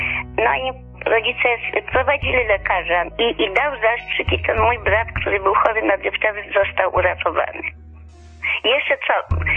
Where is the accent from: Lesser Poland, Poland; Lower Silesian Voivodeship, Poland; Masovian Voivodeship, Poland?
Masovian Voivodeship, Poland; Grodzisk Mazowiecki; now in Warsaw, Poland; W tej chwili mieszkam w Warszawie, ale urodziłam się w Grodzisku Mazowieckim. Grodzisk to było miasto, gdzie było bardzo dużo Żydów